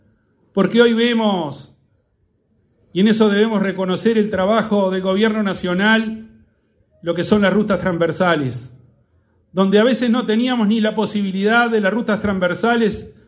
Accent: Uruguay; en mi pueblo, en mi región, en nuestro Uruguay.

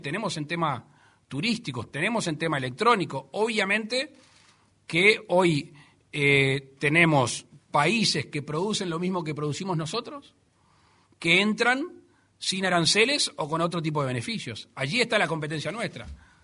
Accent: Uruguay; Nosotros somos uruguayos, orientales, antes que nada.

